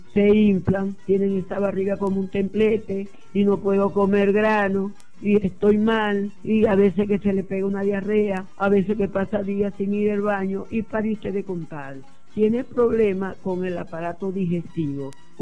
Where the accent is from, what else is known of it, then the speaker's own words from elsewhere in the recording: Campoma, Sucre, Venezuela; born there; Yo nací en Campoma, Estado Sucre.